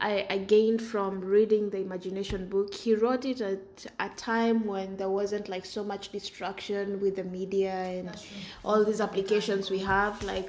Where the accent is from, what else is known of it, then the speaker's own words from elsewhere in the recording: Kenya; So for example, I'm from Kenya